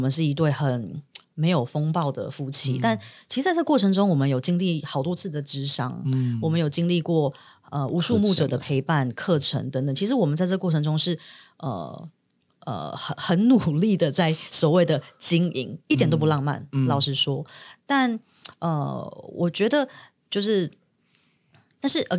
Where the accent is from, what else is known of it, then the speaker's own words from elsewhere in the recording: New York, United States; 譬如以前小时候在纽约成长的时候